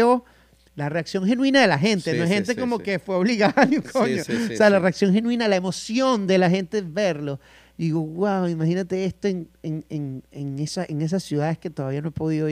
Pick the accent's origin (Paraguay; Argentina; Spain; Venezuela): Venezuela; Vengo de regresar de Venezuela, después de, no sé, casi 4 años